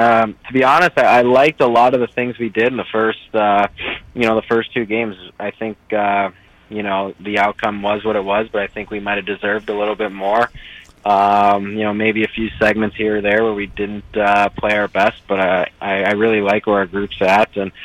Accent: St. Louis, Missouri, United States; Just from growing up in St. Louis in 2006

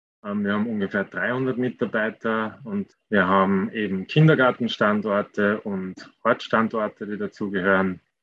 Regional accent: Vienna, Austria; ich bin aus Wien

